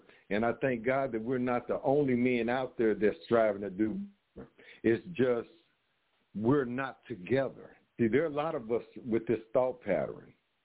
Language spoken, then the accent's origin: English; Oklahoma, United States; Because like I say, when I grew up in Oklahoma, we had stores, but our prices were for our people.